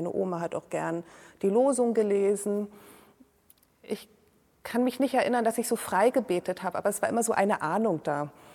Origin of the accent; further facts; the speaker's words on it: Germany; Ja, ich bin in der DDR aufgewachsen, auch in einer christlichen Familie.